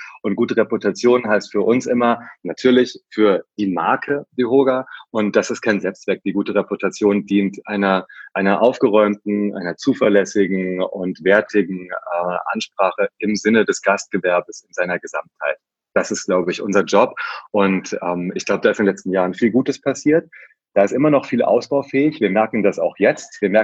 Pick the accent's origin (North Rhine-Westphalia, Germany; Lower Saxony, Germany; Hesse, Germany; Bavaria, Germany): Hesse, Germany; Herborn; Ich bin ganz normal in Herborn aufgewachsen, das ist am Fuße des Westerwaldes im Mittelhessischen.